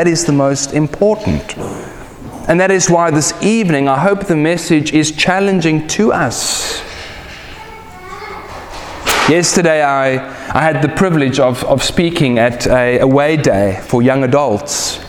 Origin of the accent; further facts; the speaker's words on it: South Africa; And being South African, you have to pray for your food.